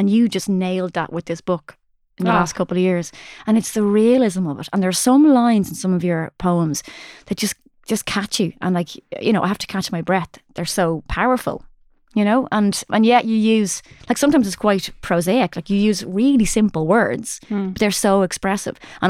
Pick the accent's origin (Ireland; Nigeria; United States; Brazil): Ireland; as Irish people, we're meant to hold on to this